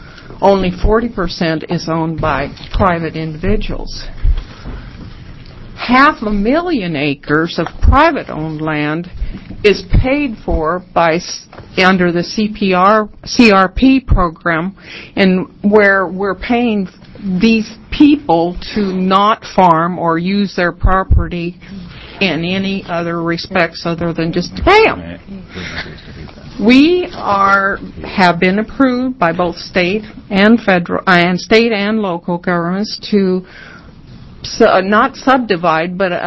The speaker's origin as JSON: {"language": "English", "town": "Madras", "region": "Oregon", "country": "United States", "said": "I'm from Madras, Jefferson County."}